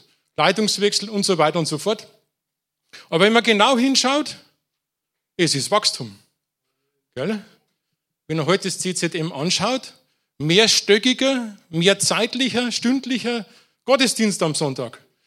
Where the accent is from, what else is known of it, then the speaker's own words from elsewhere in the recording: Pullach, Bavaria, Germany; geboren oder aufgewachsen in der Nähe hier von München, Pullach im Isartal, da liegen meine biologischen Wurzeln.